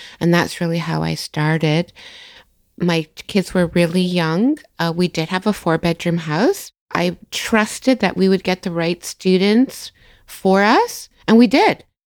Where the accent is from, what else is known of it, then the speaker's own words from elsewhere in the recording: Toronto, Ontario, Canada; Yes, I'm from Toronto. I've been here since the end of February. Life is good back in Toronto.